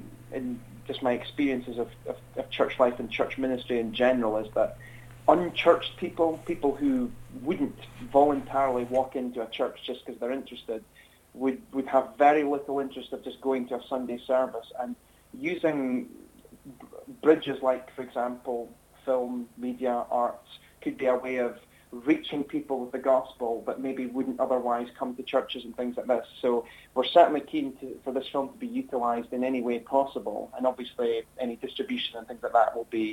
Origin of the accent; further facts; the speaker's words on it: United Kingdom; Because even just as a British person, we are ingrained in our cultural thinking more than we realize.